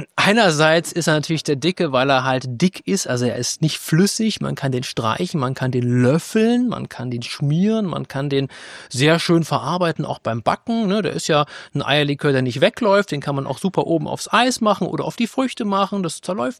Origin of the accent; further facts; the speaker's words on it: Erfurt, Thuringia, Germany; born there; Und als gebürtiger Erfurter kann man sagen, ich bin eine echte Erfurter Puffbohne. Das sagt aus, ich bin hier geboren.